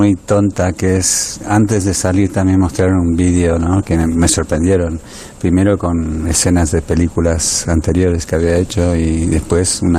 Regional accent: Argentina; San Lorenzo, el equipo de mi infancia en Argentina.

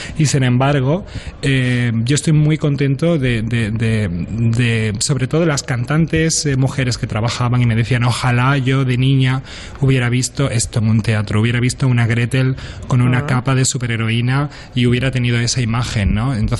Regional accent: Seville, Andalusia, Spain; esas butacas donde yo he estado sentado en mi tierra, en Sevilla

